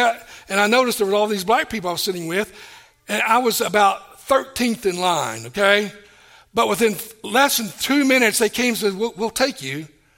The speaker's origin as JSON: {"language": "English", "region": "Tennessee", "country": "United States", "tie": "born or raised there", "said": "I grew up in Tennessee. We didn't experience this."}